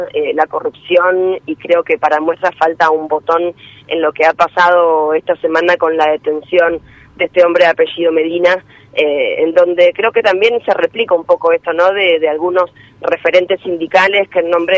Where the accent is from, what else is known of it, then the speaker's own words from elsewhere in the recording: Santa Fe, Argentina; va de la mano en cuanto a las necesidades que tenemos como santafesinos